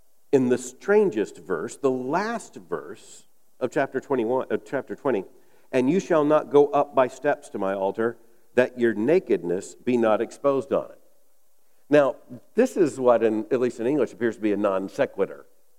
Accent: the South, United States; As I heard growing up in the South, naked.

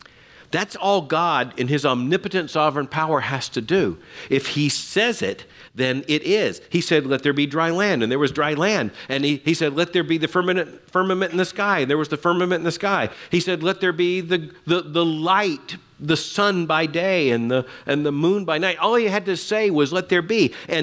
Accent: Florida, United States; I grew up in Florida, so I had to learn the good animals from the bad animals.

